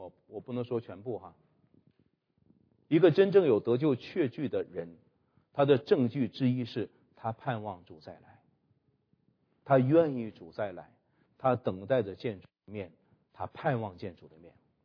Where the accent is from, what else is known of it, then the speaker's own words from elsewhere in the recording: China; 这个叫做过我们中国人叫篡改圣旨啊！